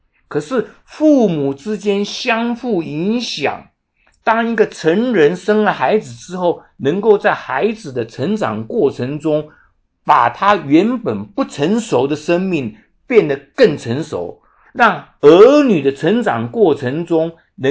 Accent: China; 我们中国做父母的这点是常常是缺乏的。我们中国做父母，中国人做父母的呢，我记得我小时候也是这样子长大的

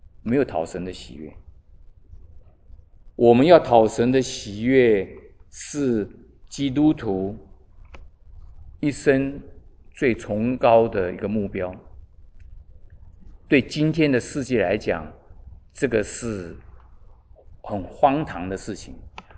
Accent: China; 这个是对我们中国人来讲是很难听进去的一句话。

